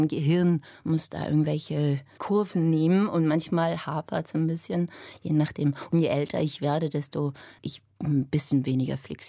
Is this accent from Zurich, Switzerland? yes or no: no; Bern, Switzerland; accent: Bernese German; first language Swiss German; German is a second language; also born or lived in United States; weil ich dreisprachig aufgewachsen bin. Meine Muttersprache ist tatsächlich Schweizerdeutsch, also Dialekt, Berndeutsch sogar. Die erste Sprache, die ich aber gesprochen habe, war Englisch.